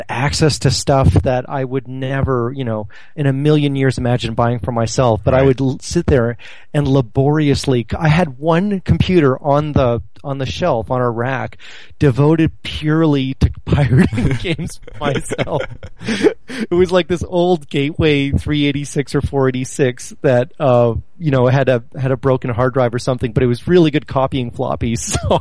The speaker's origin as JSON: {"language": "English", "region": "Northwest Territories", "country": "Canada", "tie": "born or raised there", "said": "In the Arctic, in the Northwest Territories at the time, the transportation and communication between the rest of Canada was almost nil."}